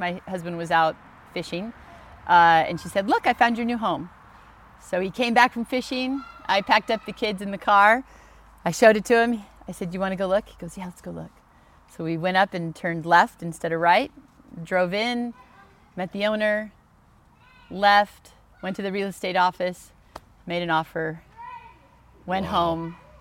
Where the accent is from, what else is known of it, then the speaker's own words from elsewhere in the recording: California, United States; We're all from Southern California.